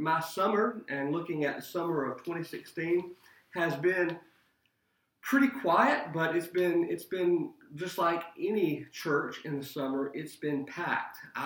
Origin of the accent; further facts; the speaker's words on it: Foxworth, Mississippi, United States; I'm originally from Mississippi, South Mississippi. Let me emphasize the South Mississippi part. And my parents live in Vicksburg now. I grew up outside of Hattiesburg, outside of a little small town called Foxworth.